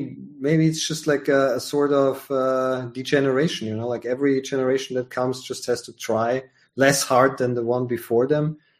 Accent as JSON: {"language": "English", "country": "Austria", "tie": "born or raised there", "said": "a kid growing up in Austria, never seen a black person in my life."}